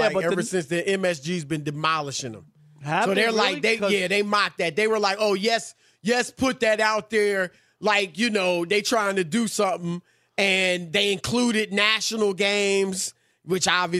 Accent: Midwest, United States; But, I didn't grow up in New York. I grew up in the Midwest for the most part.

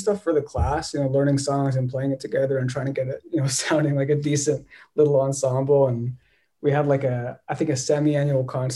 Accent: California, United States; Born and raised in SoCal, like kind of the Orange County area.

